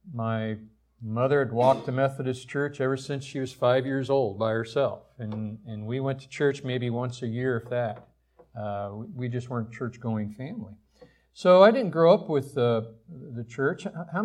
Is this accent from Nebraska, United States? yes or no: yes; Ravenna, Nebraska, United States; I'm originally from a small dirt farm, actually. I grew up in Nebraska, a little town, Ravana, Nebraska, about 1,300 people.